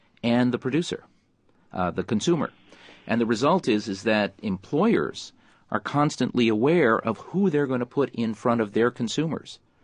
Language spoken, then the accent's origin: English; Detroit, Michigan, United States; It comes from growing up in Detroit, where I did, and I worked on an assembly line when I was in college.